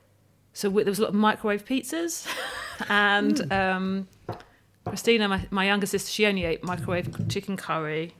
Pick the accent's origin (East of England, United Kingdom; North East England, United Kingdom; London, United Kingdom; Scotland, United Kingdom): East of England, United Kingdom; I grew up mostly in Essex.